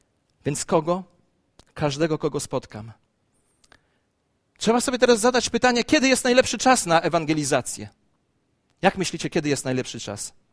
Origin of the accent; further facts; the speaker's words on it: Gąsocin, Masovian Voivodeship, Poland; zadzwonił do mnie mój wierzący kolega z mojego Gąsocina, czyli z mojej wsi rodzinnej